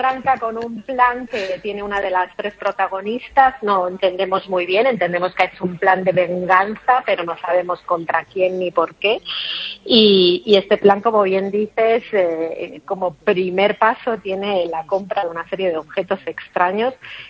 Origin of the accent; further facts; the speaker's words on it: Vigo, Galicia, Spain; moved away; no recuerdo el gallego, desgraciadamente, a pesar de que soy de Vigo, pero pasé más de 20 años fuera de España